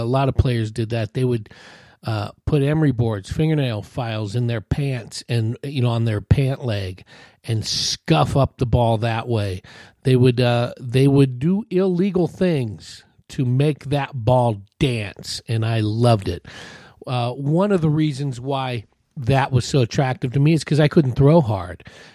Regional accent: Hayward, California, United States; eight, 10-year-old kid growing up in Hayward, California, going to Palmacia Elementary School

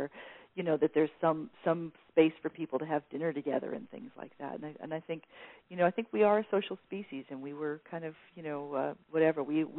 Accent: San Diego, California, United States; I grew up in San Diego, where all this beautiful open land was kind of constantly being taken over by these development companies

